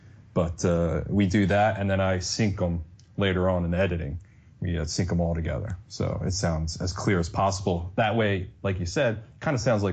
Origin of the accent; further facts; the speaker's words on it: New Jersey, United States; now in California, United States; We started off, I'm from Jersey, and I had met DJ and Matt, they're in Florida. So we were Skyping there, and then I moved out here to California.